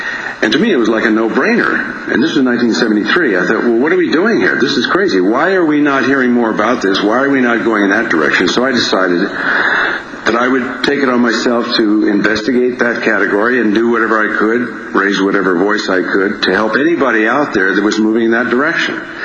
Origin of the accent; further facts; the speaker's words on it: Los Angeles, California, United States; I grew up in Los Angeles at a time when Los Angeles hadn't hit the high development phase